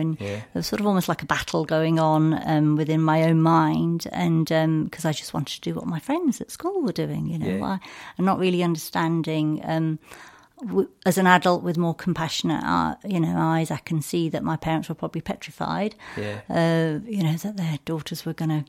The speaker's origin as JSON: {"language": "English", "town": "Sheffield", "region": "Yorkshire and the Humber", "country": "United Kingdom", "tie": "born there", "said": "Not Rotherham. I was born here in Sheffield, under the viaduct, as I like to say."}